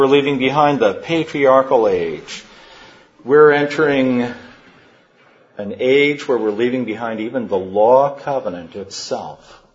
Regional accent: Kentucky, United States; being born and raised in Kentucky, I struggle mightily with correct pronunciations of the Greek.

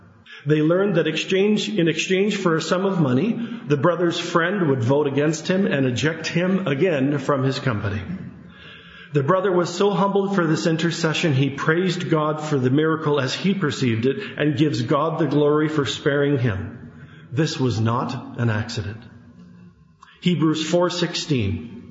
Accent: Kelowna, British Columbia, Canada; the captain announced what time we would be landing into Kelowna Airport, my hometown.

